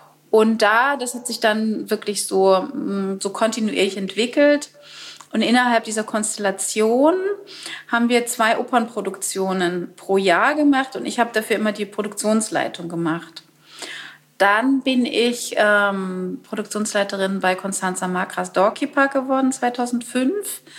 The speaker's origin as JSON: {"language": "German", "region": "East Germany", "country": "Germany", "tie": "born or raised there", "said": "bin ich in der DDR aufgewachsen, da war das sowieso nochmal ein anderes Ding"}